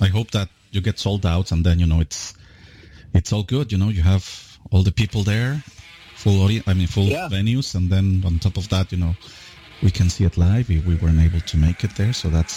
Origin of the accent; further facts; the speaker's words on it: Mexico; we're both from Mexico.